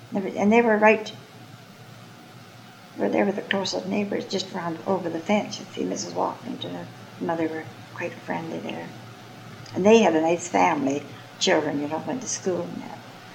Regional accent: Vancouver, British Columbia, Canada; I was a city girl. And I come from the Kitsilano out there

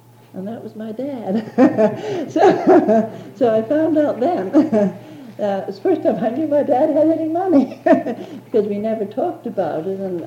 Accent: Burnaby, British Columbia, Canada; also born or lived in New Westminster; no, I'm a Canadian. I was born here in New Westminster, but lived down at Burnaby Lake most of my life.

